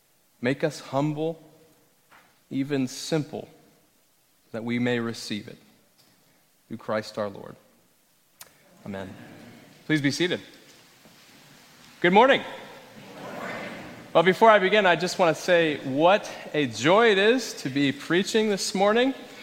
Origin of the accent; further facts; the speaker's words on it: Florida, United States; Back then, I grew up in Florida, so we were doing this, you know, down there.